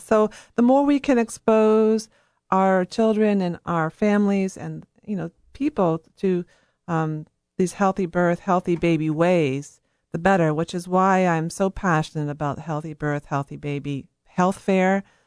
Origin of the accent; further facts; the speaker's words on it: Charlottesville, Virginia, United States; also born or lived in Vermont; I grew up here in Charlottesville. I moved back 3 years ago, and I began looking for my team of practitioners.